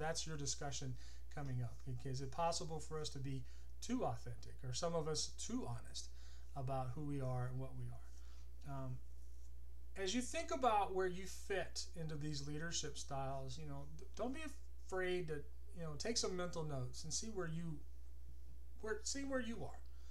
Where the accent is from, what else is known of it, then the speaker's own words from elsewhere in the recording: Texas, United States; I'm a professor. I grew up in Texas.